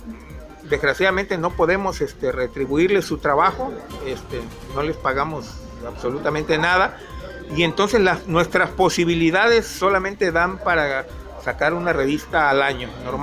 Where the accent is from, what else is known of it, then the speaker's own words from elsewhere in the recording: Minatitlán, Veracruz, Mexico; yo nací y crecí en Minatitlán, en Veracruz. Y bueno, pues para mí no hay conflicto, no hay diferencia. Yo me siento ismeño y me siento en mi tierra, tanto del lado de Oaxaca como del lado de Veracruz.